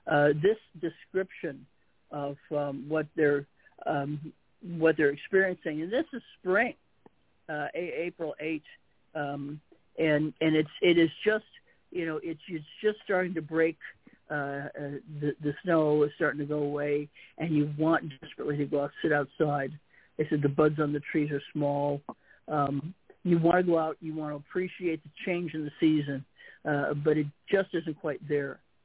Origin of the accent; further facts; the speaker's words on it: Chicago, Illinois, United States; Well, I'm a Midwesterner. So Michigan is a neighbor. I'm from Chicago.